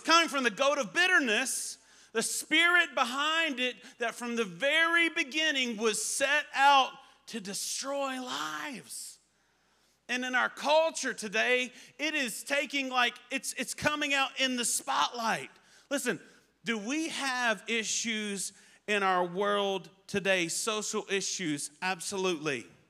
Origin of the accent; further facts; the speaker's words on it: the South, United States; born there; All right, so I'm white, as you can tell. All right, I was born in the South, okay? So in the South, we drink sweet tea, okay?